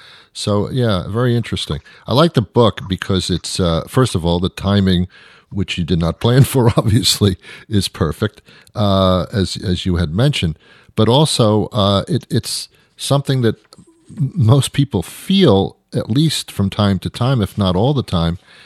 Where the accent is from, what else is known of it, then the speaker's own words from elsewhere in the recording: New York, United States; I was brought up in New York